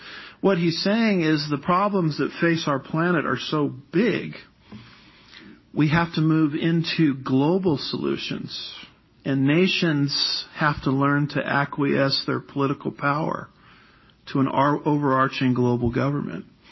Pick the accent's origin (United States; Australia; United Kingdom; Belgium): United States; California; now in Texas, United States; See, in Texas, we got two expressions for that, and I had to learn this being a Californian moving to Texas.